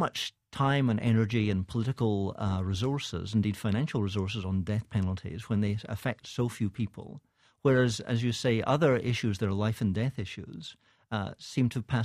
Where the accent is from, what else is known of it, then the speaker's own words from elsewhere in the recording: Scotland, United Kingdom; now in United States; I'm Scottish. We moved here about 13 years ago. I have a dual citizenship now.